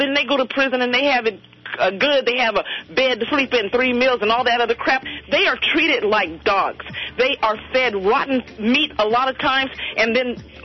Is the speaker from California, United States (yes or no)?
yes; California, United States; I'm from California. As an African-American, I've been here most of my life, 48 years old.